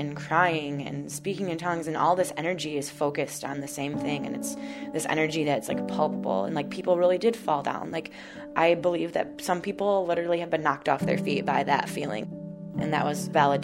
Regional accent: Hudsonville, Michigan, United States; born or raised there

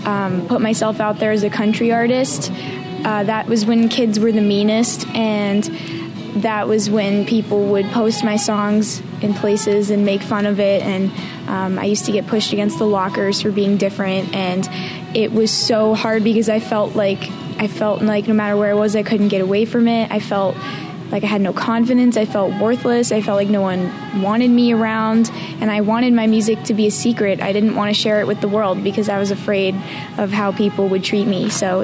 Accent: Massachusetts, United States; growing up, I was bullied because I'm from Massachusetts, and I've always loved country music

